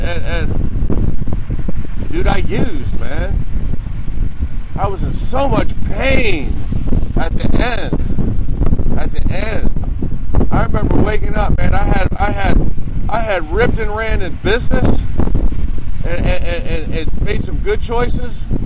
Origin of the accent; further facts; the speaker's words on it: Quantico, Virginia, United States; I grew up in Quantico Town.